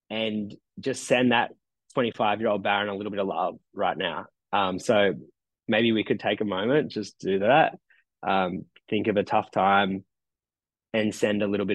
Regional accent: Nowra, New South Wales, Australia; My hometown is, it's a beautiful place, but it has a really bad reputation. It, you know, when I was growing up here, I was like, I just wanted to leave. Like people would tease you like, oh, you're from Nowra, you're going to steal my phone.

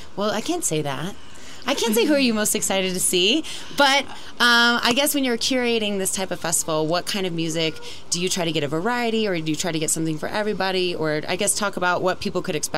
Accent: New Mexico, United States; I mean, I'm from New Mexico, so I'm a little biased

